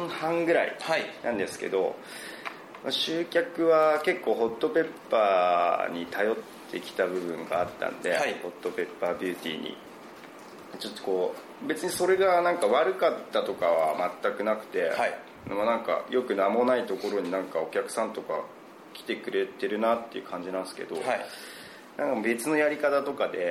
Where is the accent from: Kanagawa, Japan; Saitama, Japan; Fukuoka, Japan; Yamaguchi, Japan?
Saitama, Japan; Omiya; also born or lived in Tokyo; 僕出身は東京なんですけど、でもほとんど育ったの大宮なんで。